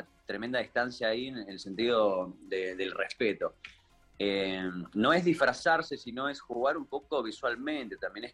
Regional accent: Posadas, Misiones, Argentina; Yo tengo 33 años y, sí, como te contaba que soy de Posadas Misiones, no, yo todavía estaba allá y el último show fue 2007.

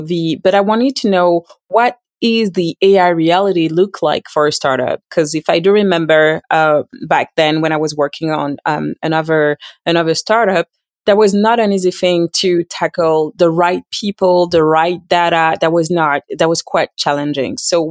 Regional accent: Cameroon; I'm from Cameroon, and the connection with that is we are both from, you know, immigrant descent.

